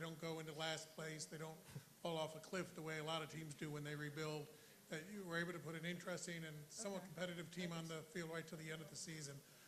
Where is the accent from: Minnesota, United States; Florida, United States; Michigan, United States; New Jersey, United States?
New Jersey, United States; Montclair; I'm from Montclair, New Jersey.